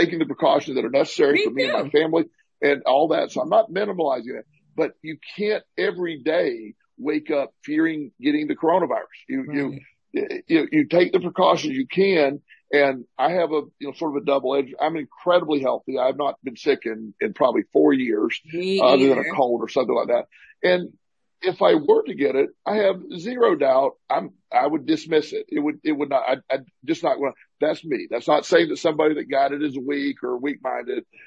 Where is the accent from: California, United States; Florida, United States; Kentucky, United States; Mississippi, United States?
Florida, United States; I grew up in Florida on the coast, so I know what that is